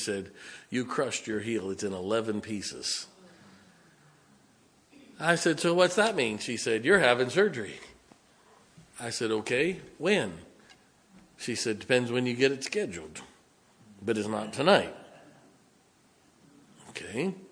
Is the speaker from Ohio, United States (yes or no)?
yes; Canton, Ohio, United States; I grew up in Canton, Ohio, just south of Akron